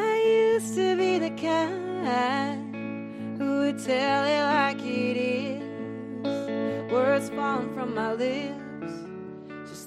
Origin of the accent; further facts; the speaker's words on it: Cleveland, Ohio, United States; I grew up in Cleveland, Ohio, a suburb.